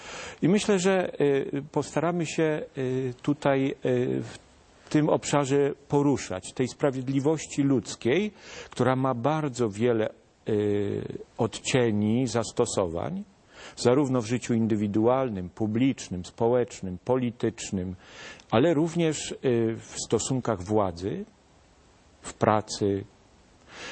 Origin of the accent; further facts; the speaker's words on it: Kalisz, Greater Poland Voivodeship, Poland; obrazem właściwie z mojego rodzinnego miasta, z Kalisza